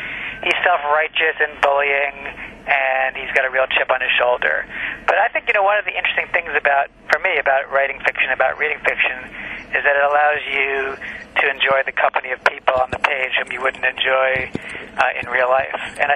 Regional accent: New York City, New York, United States; I grew up on the Upper West Side, like these characters did.

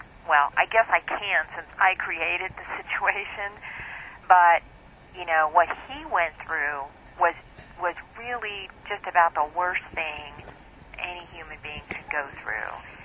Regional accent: Ohio, United States; now in Texas, United States; You know, I grew up in Ohio. I live in Texas now, but I grew up in Ohio, Western Ohio, which is a little ways away from, you know, Amish country.

